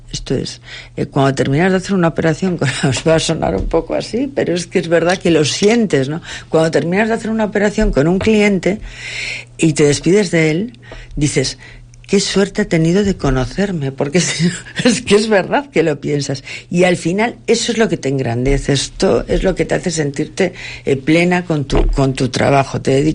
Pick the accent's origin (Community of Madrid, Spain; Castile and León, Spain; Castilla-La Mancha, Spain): Community of Madrid, Spain; Madrid; now in Santander, Spain; Me trasladé, yo soy de Madrid, me trasladé de Madrid a Santander